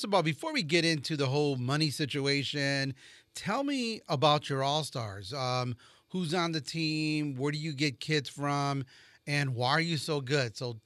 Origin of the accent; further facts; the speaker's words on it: East Chicago, Indiana, United States; I grew up in East Chicago, and I was part of the Indiana Harbor Little League